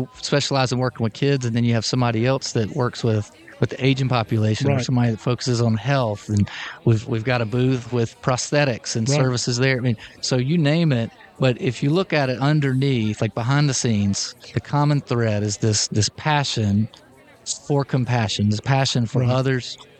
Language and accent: English; Guntersville, Alabama, United States; now in Hoover, United States; No, I'm from Gunnersville, Alabama. That's where I grew up and then went to the University of Alabama. And then we ended up marrying and settling in Hoover.